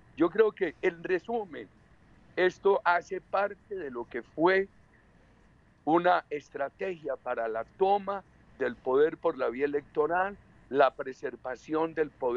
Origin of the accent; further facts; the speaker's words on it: Colombia; En mi país ha habido ese apoyo a un proyecto socialista sumamente peligroso